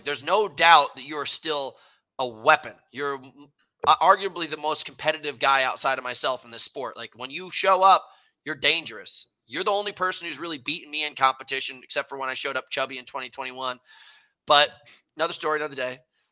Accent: Connecticut, United States; my mom lives there and my brother and I grew up in Connecticut.

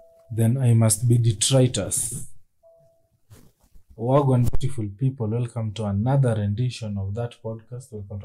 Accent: Kenya; I am neither Japanese nor Greek. I am but a Kenyan.

